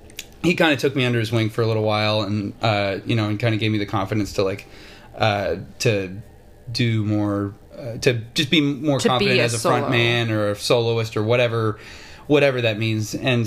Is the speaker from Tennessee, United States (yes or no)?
yes; Nashville, Tennessee, United States; born there; My dad, I was born in Nashville, Tennessee, and so...